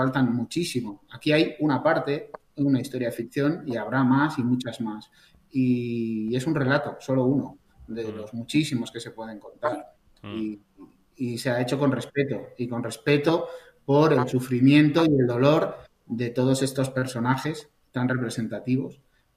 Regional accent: Basque Country, Spain; sobre todo por los que somos de Euskadi

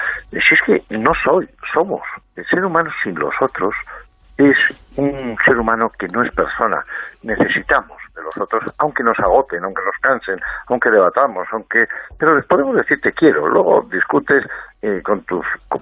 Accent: Spain; a nosotros, como españoles, se nos confunde

